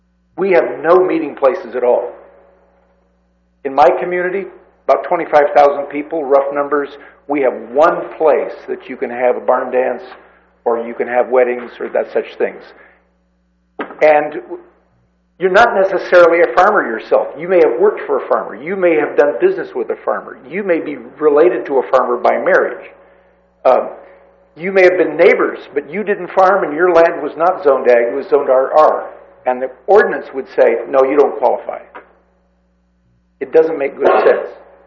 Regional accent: Nipomo, California, United States; I'm from Napomo.

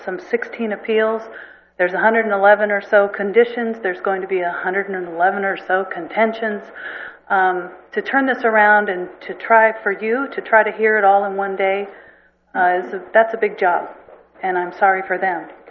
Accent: Los Osos, California, United States; from Los Osos.

